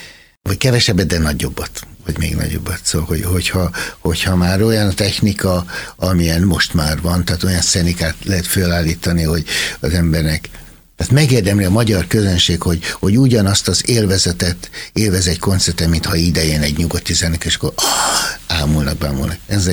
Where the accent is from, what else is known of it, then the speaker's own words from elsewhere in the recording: Hungary; minden magyar olimpikon az enyém, én magyar vagyok